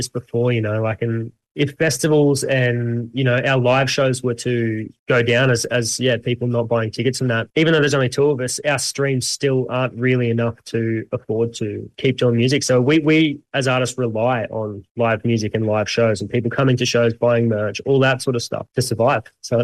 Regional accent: Australia; You know, as an Australian artist or band or whatever, you sort of look towards these Australian festivals

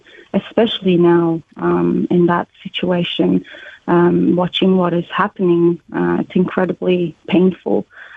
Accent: Iran; simply the way women move through public spaces here felt very different from what I experienced growing up in Iran.

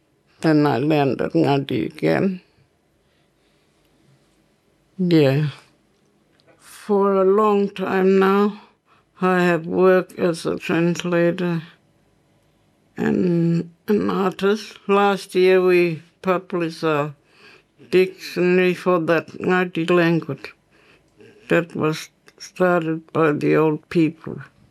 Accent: Balgo, Western Australia, Australia; I come from Belgo, Western Australia, on the edge of the desert, sandy desert.

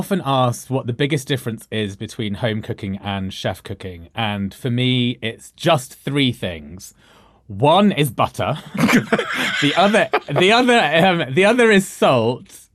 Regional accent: United Kingdom; I guess it's to do with me myself being British Indian, and this idea of sort of not being just British, not being just Indian, but being this third culture in between.

